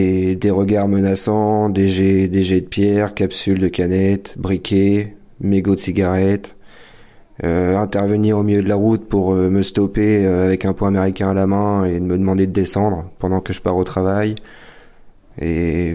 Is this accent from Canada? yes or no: no; Normandy, France; je suis originaire de la Seine-Maritime et que je venais d'arriver